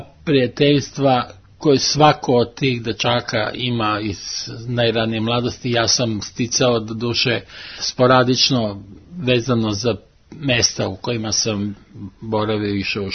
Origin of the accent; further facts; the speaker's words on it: Rijeka, Primorje-Gorski Kotar County, Croatia; now in Belgrade, Serbia; odrastao sam u Rijeci